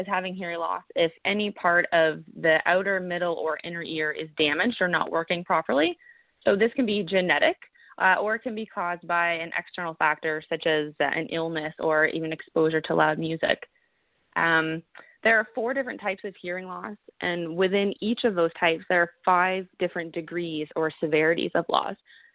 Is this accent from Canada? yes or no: yes; New Brunswick, Canada; I'm originally from New Brunswick, so I'm here for a little bit.